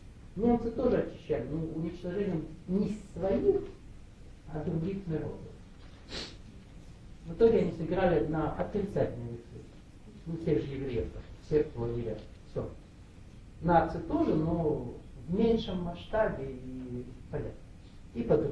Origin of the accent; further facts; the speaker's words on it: Krasnoyarsk Krai, Russia; born there; А так сложилось, что я родился. Ну, официально в УНДР, а так под Красноярском.